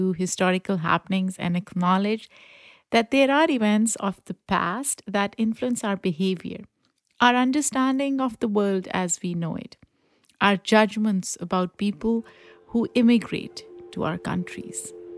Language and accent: English; Pakistan; The Independence Day of Pakistan, my home country.